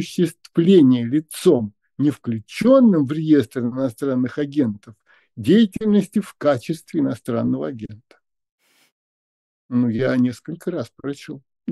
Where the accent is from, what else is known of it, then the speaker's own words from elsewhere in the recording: Russia; born there; Я уроженец РСФСР, вообще-то.